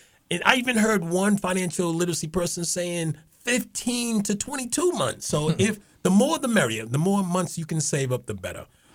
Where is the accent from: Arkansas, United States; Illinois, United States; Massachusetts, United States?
Massachusetts, United States; Boston; I am a financial literacy teacher at a high school on the North Shore. I am originally from Boston, and I'm just happy to be here.